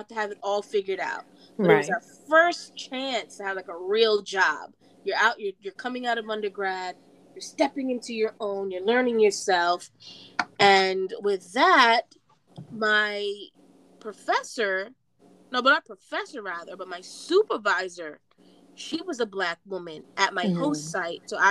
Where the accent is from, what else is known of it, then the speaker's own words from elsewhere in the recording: New York, United States; I grew up in New York.